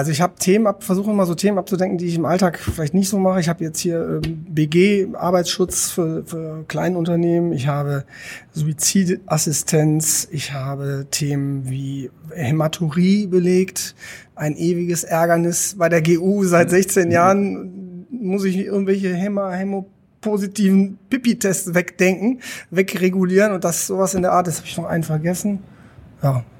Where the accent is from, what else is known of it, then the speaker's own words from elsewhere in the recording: Düsseldorf, North Rhine-Westphalia, Germany; ich bin Düsseldorfer Jung.